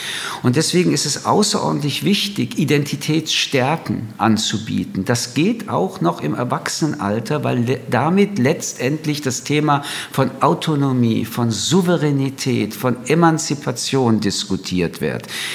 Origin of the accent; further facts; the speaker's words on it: Germany; Ich bin in Deutschland aufgewachsen.